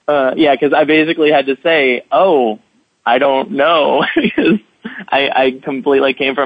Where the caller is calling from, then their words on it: New York City, New York, United States; New York City. At City, the bank.